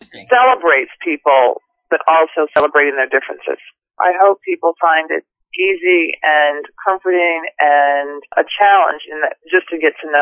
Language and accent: English; Nashville, Tennessee, United States; I mean, I'm from Nashville, Tennessee. I'm African-American